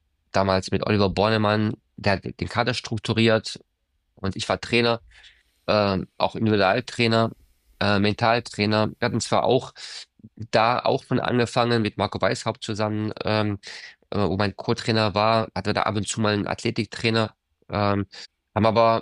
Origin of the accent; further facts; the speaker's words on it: Germany; first language German; in Deutschland schon auch schön wäre, zu arbeiten in der Muttersprache, da wo ich aufgewachsen bin, da wo ich auch selber Fußball gespielt habe